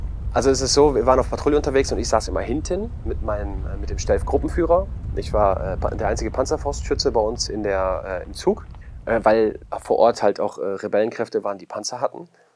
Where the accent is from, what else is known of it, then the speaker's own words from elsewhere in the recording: Germany; als Deutsche sind wir ja immer sehr zurückhaltend und sehr vorsichtig